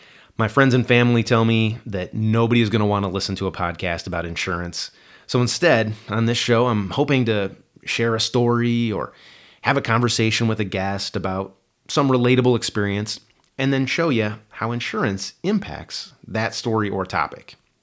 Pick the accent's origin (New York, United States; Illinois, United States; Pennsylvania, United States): Illinois, United States; Naperville; And I grew up in Naperville, Illinois, early 90s, I was in high school.